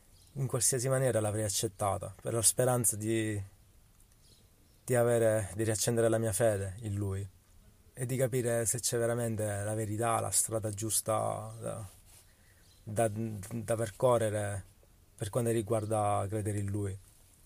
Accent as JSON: {"language": "Italian", "region": "Sicily", "country": "Italy", "said": "vengo dalla Sicilia. Volevo raccontare la mia piccola esperienza che ho avuto con Dio, con Gesù, una piccola esperienza che in realtà ha cambiato totalmente la mia vita. Io provengo da una famiglia testimoni di Geova"}